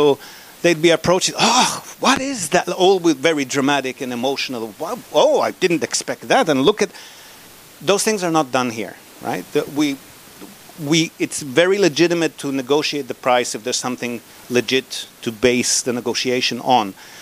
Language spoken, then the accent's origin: English; Israel; This is actually a very polite email by Western standards. I grew up in Israel.